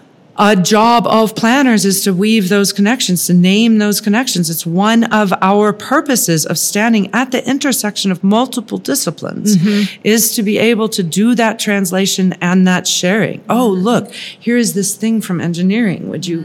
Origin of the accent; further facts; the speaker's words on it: Memphis, Tennessee, United States; Well, I'll tell you, I'm from Memphis.